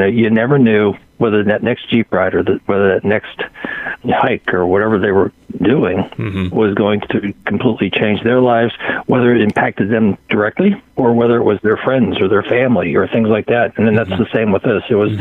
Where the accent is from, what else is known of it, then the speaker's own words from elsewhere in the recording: Pittsburgh, Pennsylvania, United States; I'm from Pittsburgh, and so I just saw where UPMC is saying